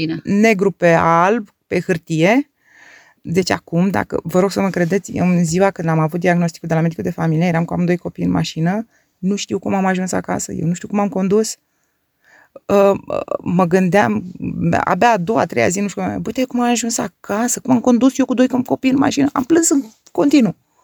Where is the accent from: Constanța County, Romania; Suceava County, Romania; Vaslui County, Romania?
Constanța County, Romania; Constanța; din Constanța. Acum am 47 de ani și jumătate.